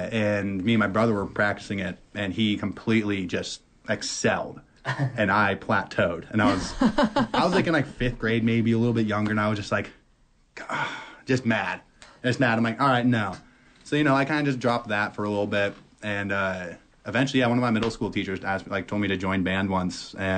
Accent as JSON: {"language": "English", "region": "Washington", "country": "United States", "tie": "born or raised there", "also_born_or_lived": "Ketchikan", "said": "I was born in Ketchikan but moved to Washington"}